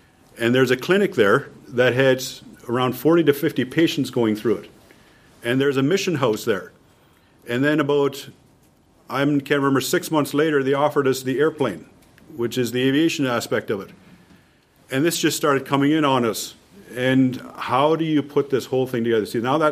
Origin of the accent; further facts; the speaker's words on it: Canada; This is in Guatemala. I'm from Canada. There's this great distance between us.